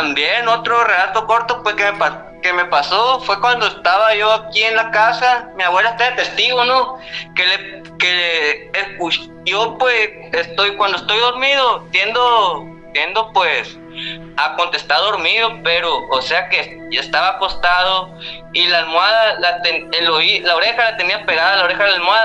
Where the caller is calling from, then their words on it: Hermosillo, Sonora, Mexico; de Hermosillo otra vez.